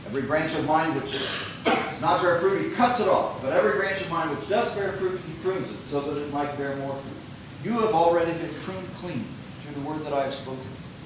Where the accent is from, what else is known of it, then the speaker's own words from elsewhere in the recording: United States; It is fully possible for me as an American